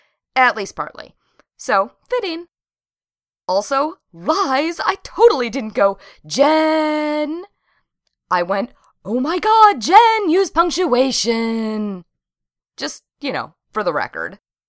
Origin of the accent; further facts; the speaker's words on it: United Kingdom; accent: British; I apologize for my British accent a lot.